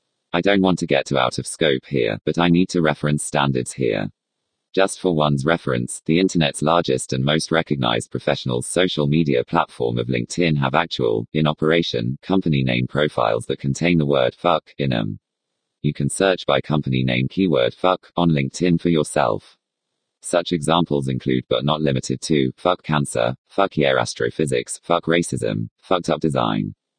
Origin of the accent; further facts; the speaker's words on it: San Bernardino, California, United States; to San Bernardino, where I am writing this against from my hometown.